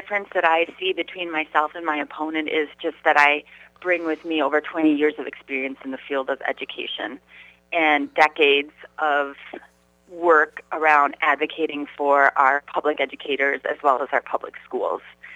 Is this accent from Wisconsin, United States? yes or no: yes; Madison, Wisconsin, United States; So my background is I grew up here in Madison, graduated from West High School in 1990.